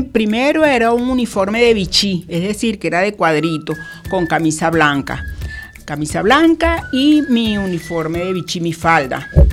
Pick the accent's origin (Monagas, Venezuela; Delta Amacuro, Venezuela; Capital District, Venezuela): Capital District, Venezuela; Caracas; era una casa grande con muchos niños porque éramos 10 hermanos. Y entonces era una casa grande con un patio donde sembrábamos, a pesar de que estábamos en la ciudad de Caracas, ¿verdad? La ciudad capital de Venezuela.